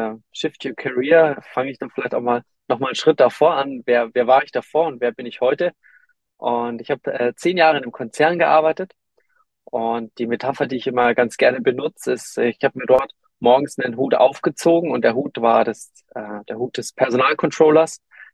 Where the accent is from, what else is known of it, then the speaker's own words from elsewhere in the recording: Munich, Bavaria, Germany; wir kommen aus München